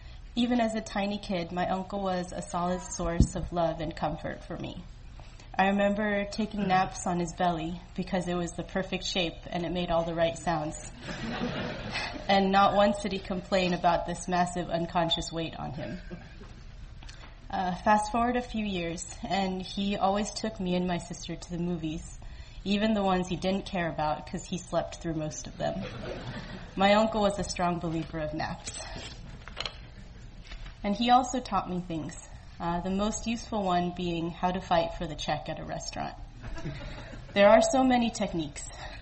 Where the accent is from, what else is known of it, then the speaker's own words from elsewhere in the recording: Colorado, United States; every summer of my childhood here, sweating in Houston and getting attacked by mosquitoes. because I'm from Colorado.